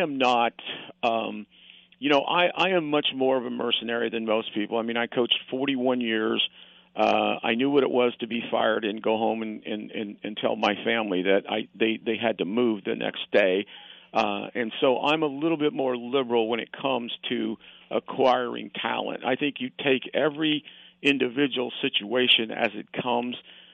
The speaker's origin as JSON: {"language": "English", "town": "Decatur", "region": "Illinois", "country": "United States", "tie": "born or raised there", "said": "When, you know, growing up in Decatur, Illinois, I mean, we came down, I saw Stan Musial play in Sportsman's Park."}